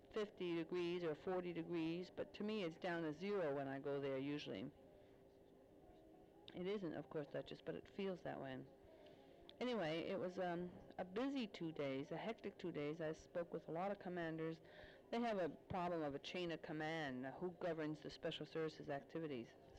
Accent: United States; everybody kind of gapes at you because you're an American to begin with. But being an American female is something else again, because there's so few over right in this area.

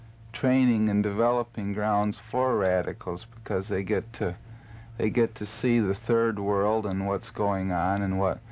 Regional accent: New York, United States; Upstate New York.

